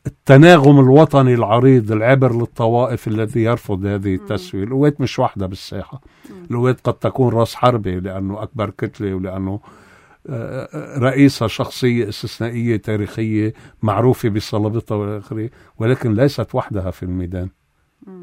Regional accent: Lebanon; بالنسبة لنا كلبنانيين

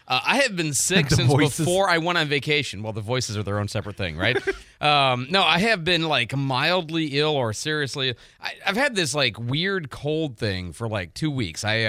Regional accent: Denver, Colorado, United States; That's where I grew up skiing in Denver.

